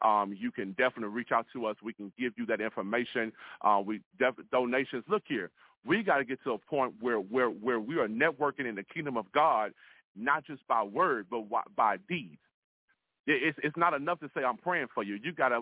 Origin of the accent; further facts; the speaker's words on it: Louisiana, United States; my wife and I, we are from Louisiana.